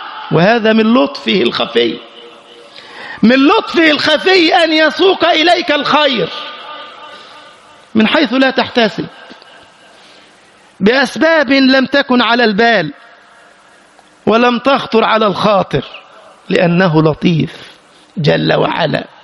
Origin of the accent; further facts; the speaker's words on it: Egypt; فمر على بلدنا مصر